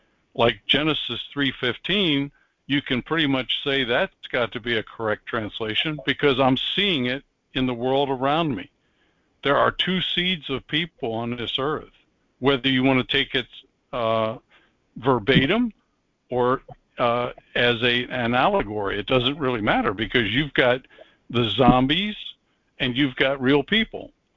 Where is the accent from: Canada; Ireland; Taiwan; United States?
United States; Pennsylvania; accent: Pennsylvania Dutch; when I spoke with the Pennsylvania Dutch accent, the Amish accent that I grew up with in Pennsylvania, when I went to the high school in New Jersey